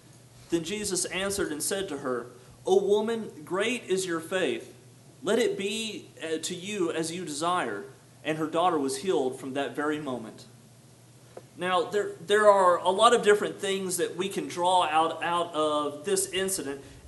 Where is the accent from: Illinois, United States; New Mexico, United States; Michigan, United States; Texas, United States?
Texas, United States; Pearsall; especially when I was a child growing up in Pearsall